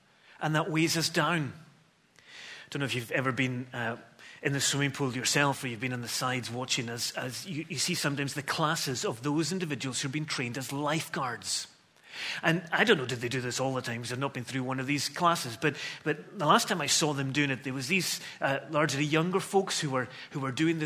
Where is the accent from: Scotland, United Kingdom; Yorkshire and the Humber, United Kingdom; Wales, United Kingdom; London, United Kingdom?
Scotland, United Kingdom; being Scottish rugby fans, you know, our expectations have to be tempered with reality, don't they?